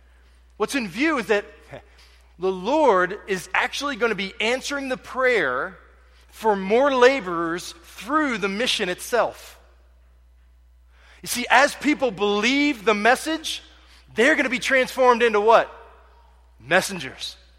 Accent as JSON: {"language": "English", "town": "Berkeley Springs", "region": "West Virginia", "country": "United States", "tie": "born or raised there", "said": "And about that same time, God began a work in my hometown of Berkeley Springs, West Virginia."}